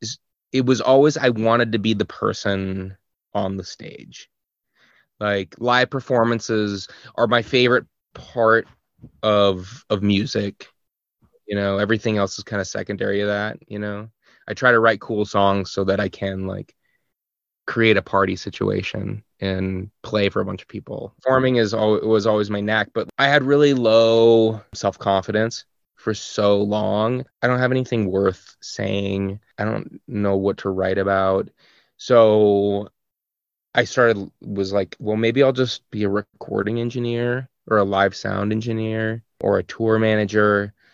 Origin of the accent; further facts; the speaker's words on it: Pierre, South Dakota, United States; You know, I'm from Pierre, South Dakota originally. And it's, you know, South Dakota just in general is a super conservative, not great place.